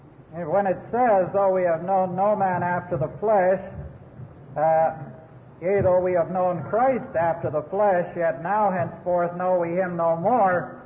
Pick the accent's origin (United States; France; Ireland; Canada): Canada; Because we belong to the nation of Israel? Because I'm a Canadian? Because some are Americans? No, not at all.